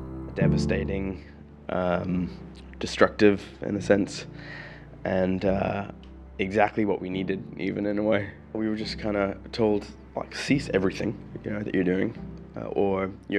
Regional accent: Sharjah, United Arab Emirates; also born or lived in Brazil; I was born in 83 in Sharjah. I think I spent a year here before going back to Brazil. And my parents traveled quite a bit around Europe and the States. And we came back in 92.

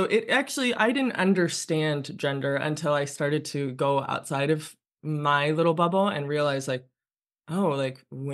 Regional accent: Ohio, United States; And I grew up in Ohio where I was in a monoculture. It felt very white.

